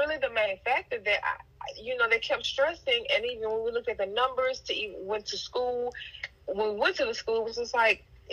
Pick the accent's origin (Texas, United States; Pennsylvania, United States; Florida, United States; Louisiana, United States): Louisiana, United States; Scotlandville; I was born and raised in Scotlandville, Louisiana. Scotlandville is in Baton Rouge, but it's the little town that is where Southern University is.